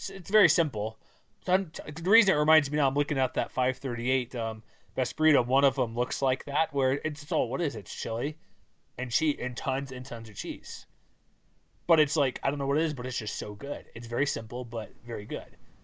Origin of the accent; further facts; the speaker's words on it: Texas, United States; now in Utah, United States; I would say too, like, I'm from Texas, there's some decent places there, but here in Utah, like I said, there's a lot of these smaller places.